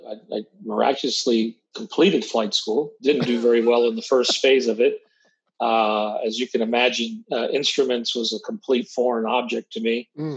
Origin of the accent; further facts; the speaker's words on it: El Paso, Texas, United States; born there; So I'm an Army brat, born in El Paso, Texas. Traveled all around the world, mostly South and Central America with my dad.